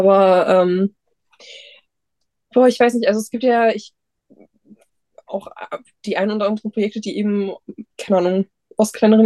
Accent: Leipzig, Saxony, Germany; Ich komme an sich aus Leipzig, wo noch mal ein bisschen mehr los ist

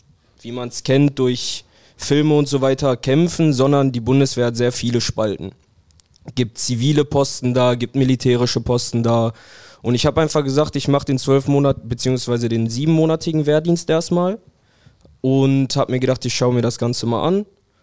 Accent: Bottrop, North Rhine-Westphalia, Germany; Also es ist ja immer noch meine Heimatstadt hier. Bin hier geboren, 20 Jahre lang aufgewachsen.

